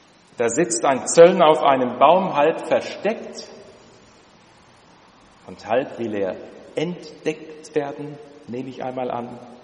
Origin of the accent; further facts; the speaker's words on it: Berlin, Germany; Ich sagte Ihnen, ich komme aus Berlin